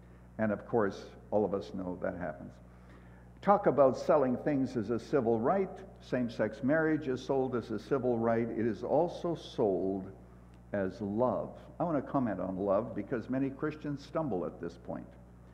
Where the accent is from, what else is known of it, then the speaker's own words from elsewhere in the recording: Canada; But there was a time when I was growing up in Canada, when in the small towns and so forth, everybody smoked, women smoked.